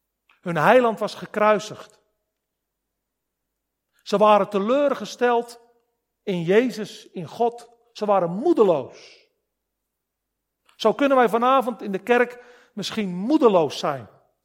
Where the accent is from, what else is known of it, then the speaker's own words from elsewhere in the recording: Netherlands; now in South Africa; Oh, als Hollanders, wij genieten bijen van die braai in Zuid-Afrika. Wij hebben dat in Holland niet.